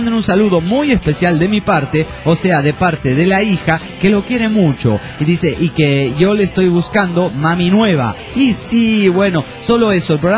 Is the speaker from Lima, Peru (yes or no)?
no; Juliaca, Puno, Peru; Y soy del Perú, específicamente de Juliaca.